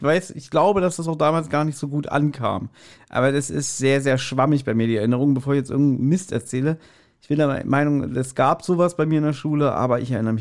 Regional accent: Berlin, Germany; ich bin Berliner, bei mir heißt das eine Semmel.

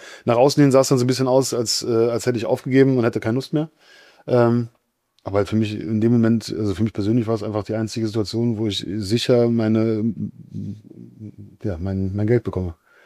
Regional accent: Germany; Also ich als Deutscher wurde deutscher Meister.

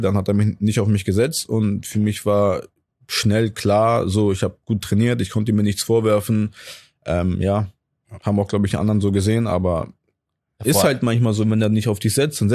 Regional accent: Hamburg, Germany; Aber ich komme halt aus Hamburg und in Hamburg ist es nicht anders

